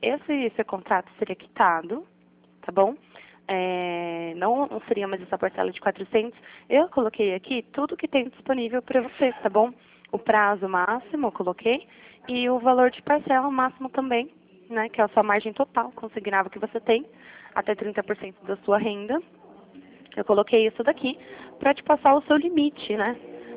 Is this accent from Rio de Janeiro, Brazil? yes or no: no; Jundiaí, São Paulo, Brazil; Aqui é 11. Eu sou de Jundiaí.